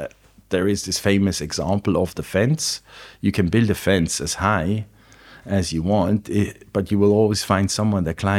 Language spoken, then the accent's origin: English; Switzerland; because I came from Switzerland